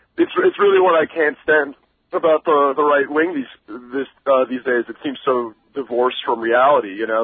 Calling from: New York, United States; I'm calling from Suffolk County Community College campus.

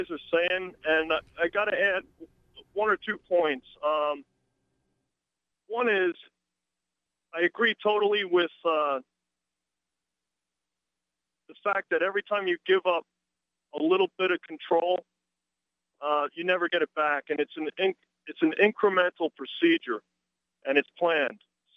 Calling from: Blairstown, New Jersey, United States; Calling from Blairstown, New Jersey.

